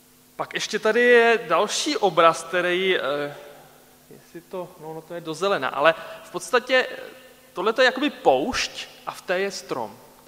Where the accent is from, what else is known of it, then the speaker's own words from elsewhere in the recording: Krkonoše, Czechia; Já jsem z Krkonoš, tak tam byly taky období